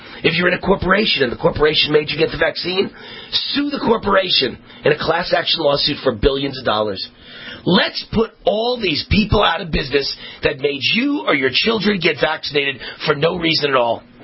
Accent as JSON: {"language": "English", "town": "Las Vegas", "region": "Nevada", "country": "United States", "tie": "born or raised there", "said": "And this is going on in Las Vegas, my hometown and my flagship station here, AM 670."}